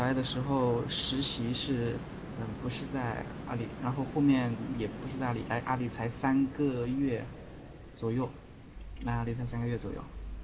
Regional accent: Loudi, Hunan, China; 我是湖南的，湖南娄底的

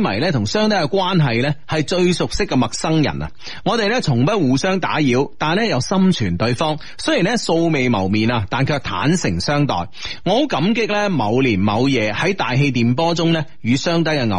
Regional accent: Seattle, Washington, United States; 啊，啊嚟自西雅图啊，

